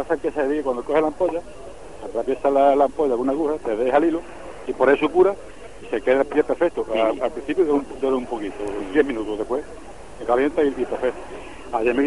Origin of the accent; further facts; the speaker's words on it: Zalamea, Andalusia, Spain; soy de Zalamea